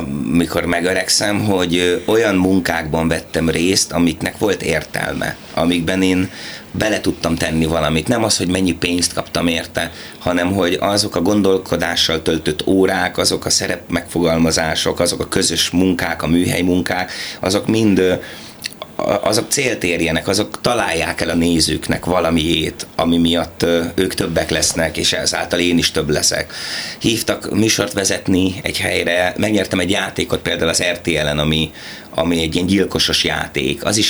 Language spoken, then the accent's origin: Hungarian; Veresegyház, Pest, Hungary; Veresegyházon nőttem föl, a bölcsőm. Én imádom azt a kisközség, nagyközség, város, most város a legújabb titulus. Hát ott oda jártam iskolába, általános iskolába, ott élnek a szüleim